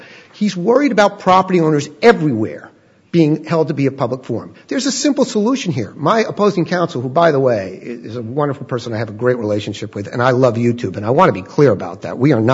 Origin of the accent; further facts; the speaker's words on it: New York City, New York, United States; I mean, I grew up in New York City.